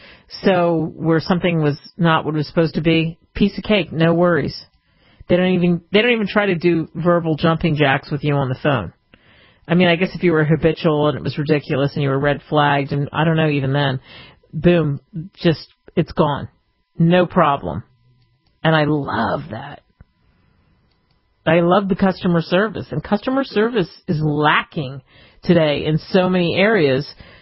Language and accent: English; East Coast, United States; also born or lived in various; maybe it's probably partly growing up in the East Coast, I'm not sure, but I've lived all over the place.